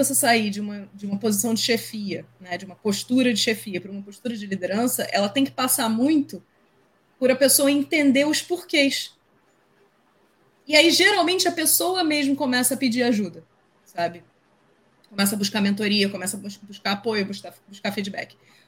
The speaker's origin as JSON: {"language": "Portuguese", "region": "Rio de Janeiro", "country": "Brazil", "said": "É bom que a gente é carioca, a gente fala palavrão."}